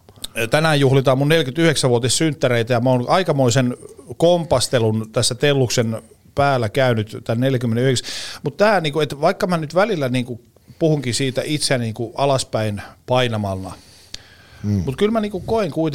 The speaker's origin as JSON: {"language": "Finnish", "town": "Oulu", "region": "North Ostrobothnia", "country": "Finland", "said": "Oulun keskustassa, mistä olen kotoisin"}